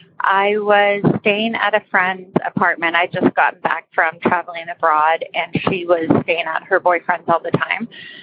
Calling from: Toronto, Ontario, Canada; Hello, I'm calling from Toronto.

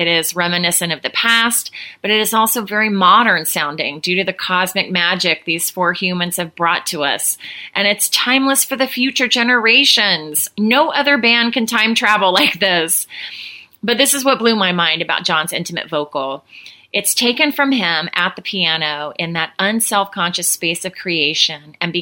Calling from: Los Angeles, California, United States; Hi, I'm recording this from Los Angeles, California.

